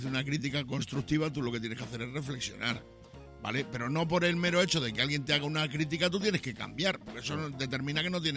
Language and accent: Spanish; Badajoz, Extremadura, Spain; como yo soy de Badajoz, que estábamos al lado de Portugal.